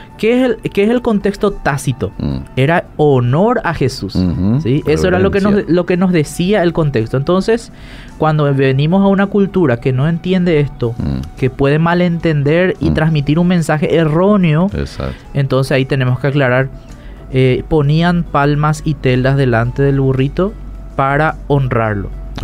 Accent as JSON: {"language": "Spanish", "country": "Paraguay", "said": "nosotros tenemos una ventaja muy grande como paraguayos que somos bilingües."}